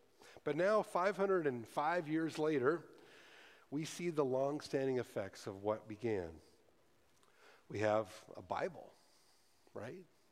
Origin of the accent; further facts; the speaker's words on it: Montana, United States; I grew up in Montana. I'd never even seen a roller coaster in person.